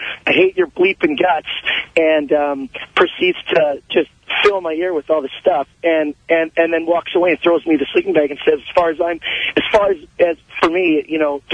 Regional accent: Canada; I'm from Canada. I lived in Canada

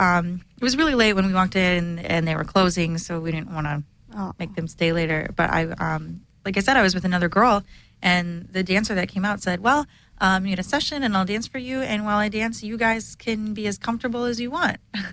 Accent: Grand Rapids, Michigan, United States; Yeah, I mean we're from Michigan, so.

